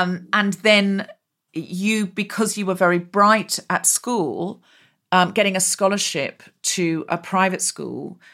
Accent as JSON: {"language": "English", "country": "Australia", "tie": "born or raised there", "said": "I was raised in Australia."}